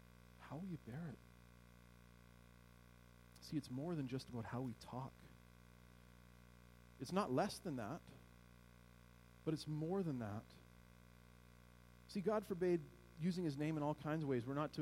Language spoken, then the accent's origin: English; Canada; I'm a Canadian.